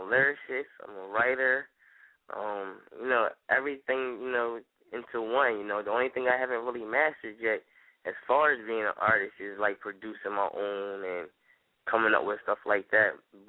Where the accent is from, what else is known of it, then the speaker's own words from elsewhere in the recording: Delaware, United States; when they just heard I was from Delaware, they threw the towel on me.